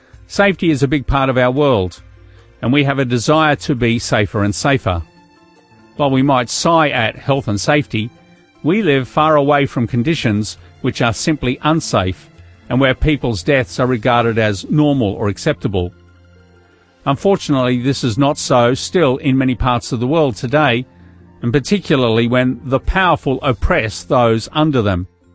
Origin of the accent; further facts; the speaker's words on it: Sydney, New South Wales, Australia; I grew up in Sydney, far away from North Queensland or the Northern Territory, in the suburbs.